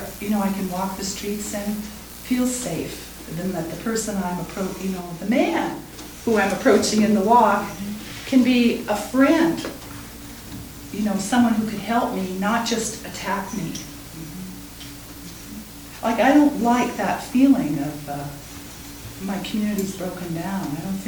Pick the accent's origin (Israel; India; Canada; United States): Canada; as being Canadian